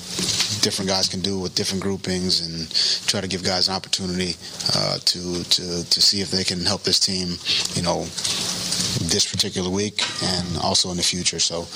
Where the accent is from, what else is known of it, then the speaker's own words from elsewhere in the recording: Brooklyn, New York, United States; I got a lot of life lessons growing up in Brooklyn